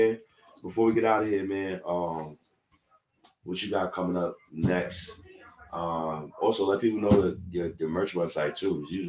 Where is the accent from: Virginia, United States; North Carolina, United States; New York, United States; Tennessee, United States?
New York, United States; Harlem; Want to talk about street shit and growing up in Harlem and shit like that.